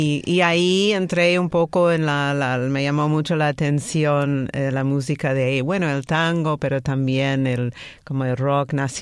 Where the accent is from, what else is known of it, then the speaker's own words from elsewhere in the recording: New York, United States; also born or lived in Miami; now in Barcelona, Spain; yo vivía 10 años en Miami. Yo digo, soy de Nueva York, porque verás que no tengo acento español, veo como pero vivo en Barcelona ahora.